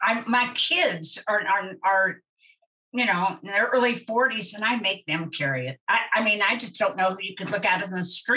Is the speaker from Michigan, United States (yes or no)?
no; Kansas, United States; but I am from Kansas and yes, I know Dorothy and those guys.